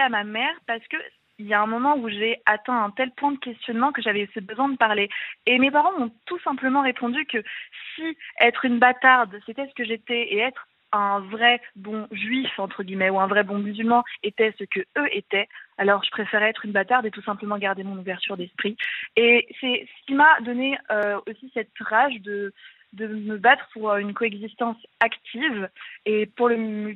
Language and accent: French; France; C'est-à-dire que je suis française, issue de ces deux cultures, mais en soi, ai-je vraiment une légitimité? Peut-être qu'ils ont raison. Étant donné que je suis issue des deux, peut-être que je ne suis pas alors une vraie juive, peut-être que je ne suis pas une vraie musulmane.